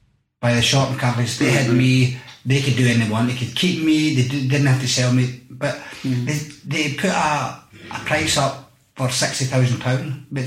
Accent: Glasgow, Scotland, United Kingdom; I was brought up in Easter House, and it's a tough place

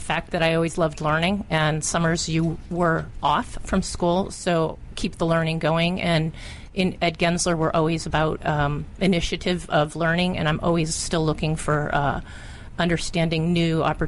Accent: Connecticut, United States; Connecticut.

